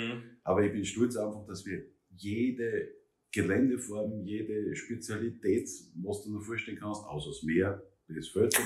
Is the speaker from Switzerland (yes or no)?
no; Styria, Austria; ja, ich bin ein stolzer Steirer